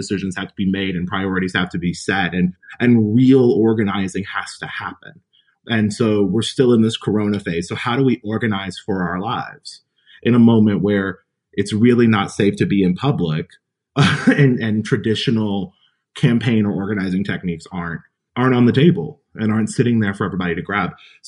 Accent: Greenville, South Carolina, United States; I grew up in what was then a very small town, Greenville, South Carolina, which, if you know South Carolina, you know it is no longer a small town. I grew up in public housing. I grew up with a single parent, white mother

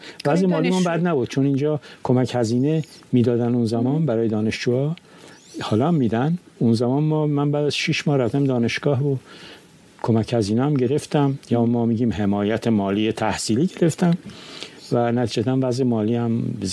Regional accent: Tabriz, East Azerbaijan, Iran; moved away as an adult; من 20 ساله بودم، از تبریز هم اومدم، شروع کردیم به تحصیل تو دانشگاه

